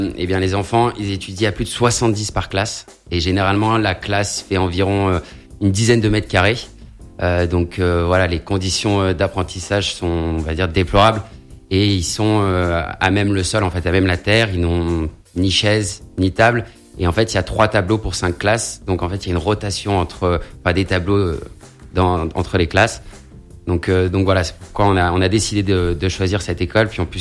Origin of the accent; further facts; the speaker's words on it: Grenoble, Auvergne-Rhône-Alpes, France; now in Lille, France; mais je suis grenoblois de base